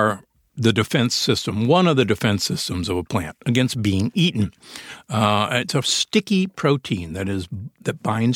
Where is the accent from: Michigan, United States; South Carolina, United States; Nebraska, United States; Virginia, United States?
Nebraska, United States; Omaha; I grew up in Omaha, Nebraska, the beef state.